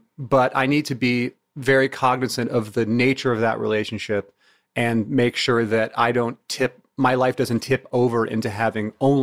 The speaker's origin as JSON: {"language": "English", "town": "Bremerton", "region": "Washington", "country": "United States", "tie": "born there", "also_born_or_lived": "moved around", "said": "So, you know, I was born in Bremerton, Washington, and then we moved here, then we moved back, then we moved here, then we moved back."}